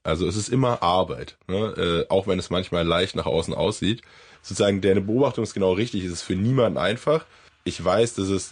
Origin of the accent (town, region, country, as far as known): Berlin, Germany; born or raised there